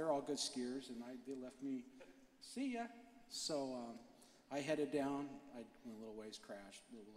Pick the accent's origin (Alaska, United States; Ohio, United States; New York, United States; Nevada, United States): Alaska, United States; Anchorage; Yeah, I grew up in Alaska.